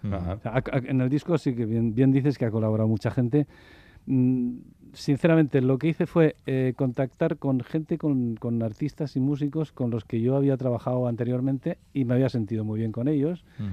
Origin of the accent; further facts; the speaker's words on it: San Sebastián, Basque Country, Spain; now in Barcelona, Spain; soy nacido en San Sebastián y adoptado en Barcelona.